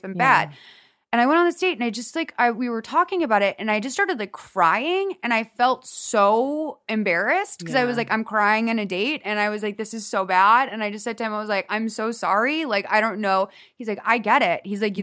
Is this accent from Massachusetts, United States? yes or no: yes; Boston, Massachusetts, United States; now in Los Angeles, United States; Well, we're also spoiled, because we grew up in Boston, right?